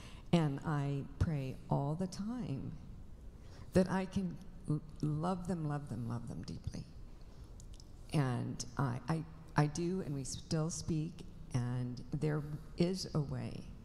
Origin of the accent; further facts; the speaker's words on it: Washington, United States; Hi, I grew up in Eastern Washington, and I have really beloved family members